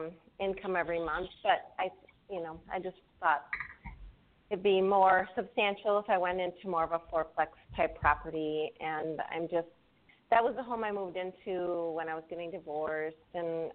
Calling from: Minnesota, United States; I am calling from Minnesota.

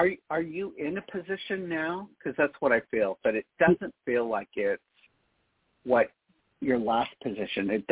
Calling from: Michigan, United States; I'm calling from Michigan.

